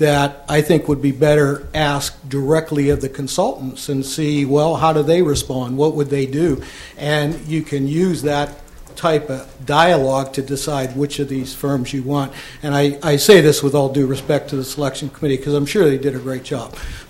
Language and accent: English; Morro Bay, California, United States; from Morro Bay.